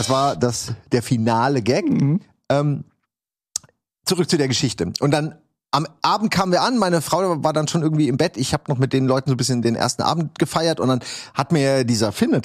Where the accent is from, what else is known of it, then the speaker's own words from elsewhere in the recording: Central Germany, Germany; nee, wir sind aus Mitteldeutschland. Wir sind hier anders drauf, ne?